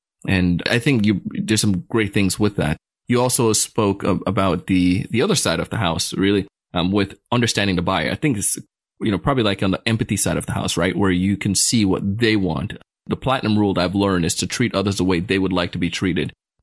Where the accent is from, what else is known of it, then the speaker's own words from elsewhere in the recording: Jamaica; moved away; grew up in a not so, let's say, economically challenged background. We had an economic challenge. We moved from Jamaica to here